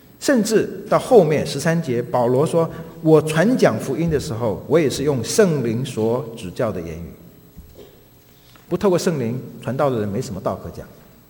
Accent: China; 所以我们中国人说的对，人看人呢，人心是隔肚皮的

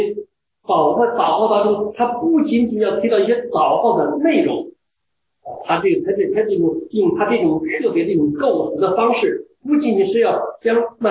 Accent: China

